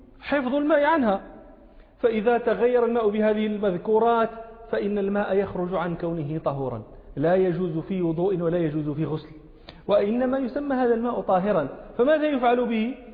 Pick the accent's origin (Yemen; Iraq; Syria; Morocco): Morocco; عندنا في المغرب